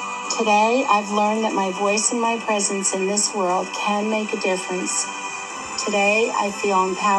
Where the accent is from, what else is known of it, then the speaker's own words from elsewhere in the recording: New Jersey, United States; I was raised in New Jersey in an abusive and controlled environment.